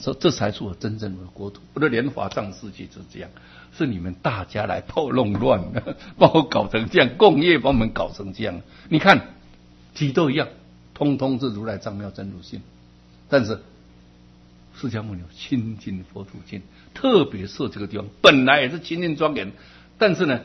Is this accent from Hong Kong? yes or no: no; Taiwan; 那世界什么灾难，我们台湾人的帮忙呢？